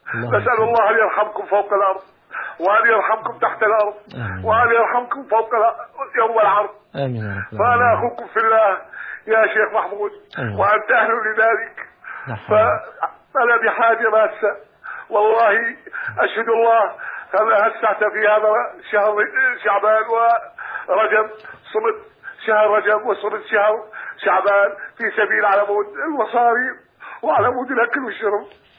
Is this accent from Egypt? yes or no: no; Iraq; moved away as an adult; now in Syria; أنا هاجرت من العراق مغرم بسبب ظلم الأمريكان